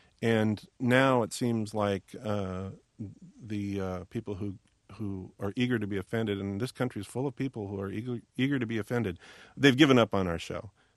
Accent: Portland, Oregon, United States; Well, Krusty was based on a TV show clown who I grew up with in Portland, Oregon, named Rusty Nails.

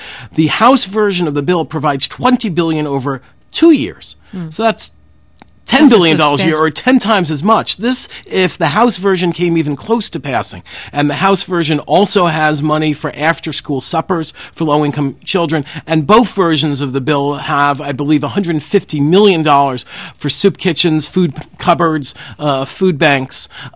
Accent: New York, United States; The vast majority of Pennsylvanians, like my home state of New Yorkers, are common sense folks

